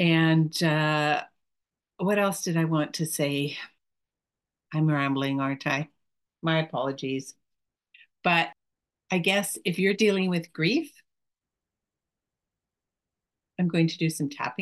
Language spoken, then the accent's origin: English; Canada; I'm speaking as a Canadian